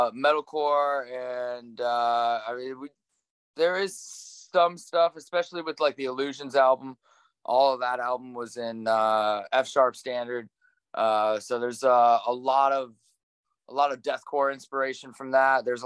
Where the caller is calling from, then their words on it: Los Angeles, California, United States; I'm out of Los Angeles, California, Burbank area, actually.